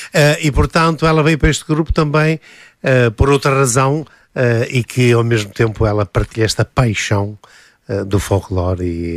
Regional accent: Minho, Portugal; also born or lived in Trás-os-Montes; eu sou minhoto, mas nasci em Trás-Montes também, não é?

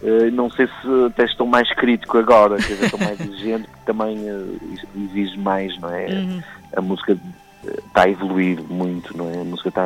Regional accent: Porto, Portugal; sou do Porto

